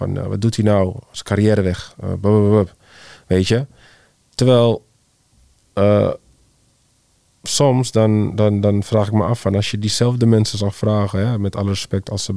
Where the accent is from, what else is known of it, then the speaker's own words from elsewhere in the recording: Netherlands; Ik denk, althans zover ik me kan heugen, zijn we als Nederlanders altijd zo geweest.